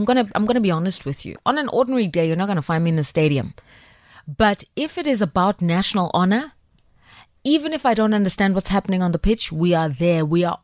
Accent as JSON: {"language": "English", "country": "South Africa", "said": "I'm from South Africa"}